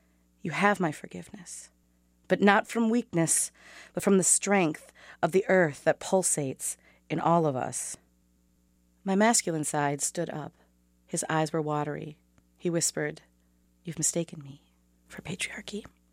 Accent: Mankato, Minnesota, United States; from Mankato, Minnesota.

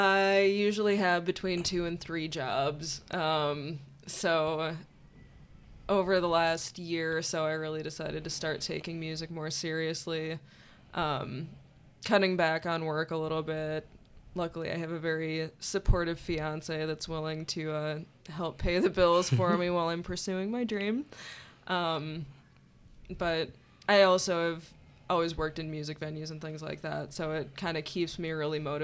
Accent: South Dakota, United States; I come from South Dakota originally, and I moved up to the Twin Cities about 10 years ago to go to school.

